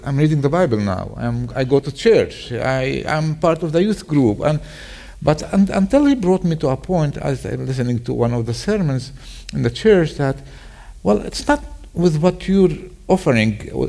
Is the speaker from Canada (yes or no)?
no; Nazareth, Northern District, Israel; Yeah, I'm a Nazarene. I was born in Nazareth. I grew up in Nazareth, and I married a woman from Bethlehem. So we're covering the the two places. Yeah, I'm a Nazarene.